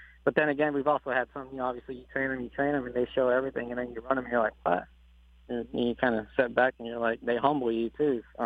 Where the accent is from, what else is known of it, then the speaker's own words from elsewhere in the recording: Texas, United States; Growing up in Texas, you know, it could get a little cowboy and stuff like that.